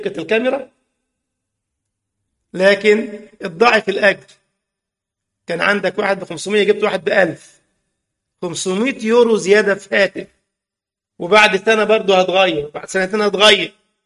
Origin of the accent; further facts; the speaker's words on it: Egypt; كان بعض العوام عندنا في مصر راجل بسيط جدا